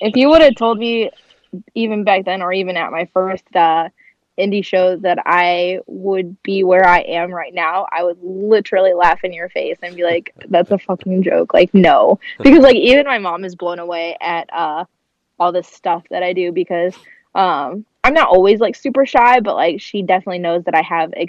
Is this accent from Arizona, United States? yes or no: no; St. Louis, Missouri, United States; Yep, born and raised St. Louis my whole life. I have lived in the house I live in now since 95.